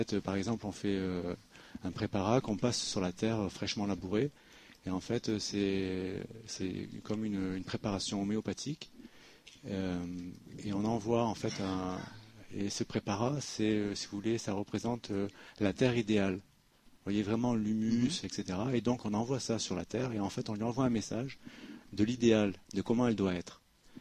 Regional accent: Monaco; j'ai grandi à Monaco, donc je connais pas mal de monde

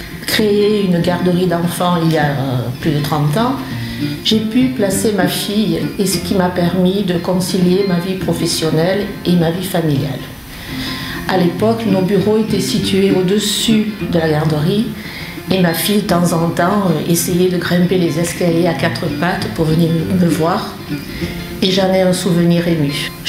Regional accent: Monaco; j'ai 59 ans, je suis monégasque

